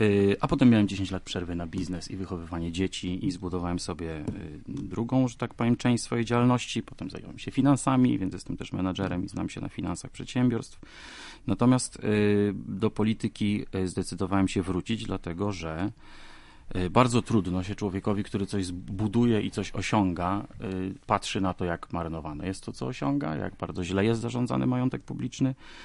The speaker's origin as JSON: {"language": "Polish", "town": "Przemyśl", "region": "Subcarpathian Voivodeship", "country": "Poland", "said": "jestem z Przemyśla"}